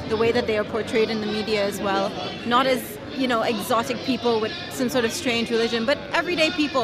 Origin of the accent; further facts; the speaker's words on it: Trinidad & Tobago; I'm from Trinidad and Tobago.